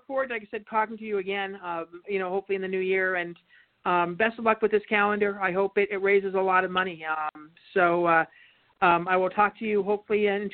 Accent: Montana, United States; Yeah, oh, yeah. I'm originally from Montana. My cell phone is from Montana, so I'm calling you on my cell.

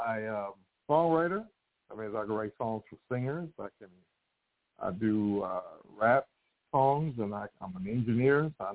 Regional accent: Baltimore, Maryland, United States; I'll start by saying I was born and raised in Southwest Baltimore.

